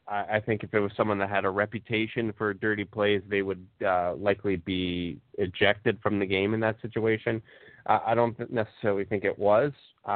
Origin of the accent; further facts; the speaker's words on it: Canada; As a Canadian Cavs fan